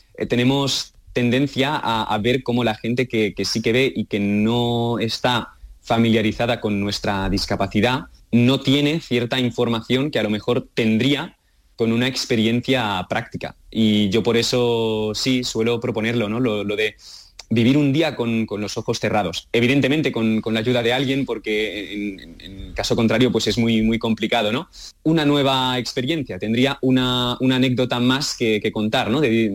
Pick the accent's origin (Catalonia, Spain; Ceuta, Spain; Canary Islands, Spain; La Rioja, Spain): Catalonia, Spain; Olot; Yo soy de Olot, del norte de la provincia de Girona.